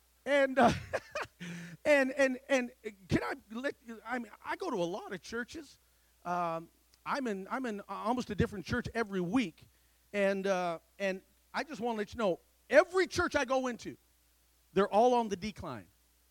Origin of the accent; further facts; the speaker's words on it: Nebraska, United States; I'm from Nebraska, as you can see. And we are a corn state.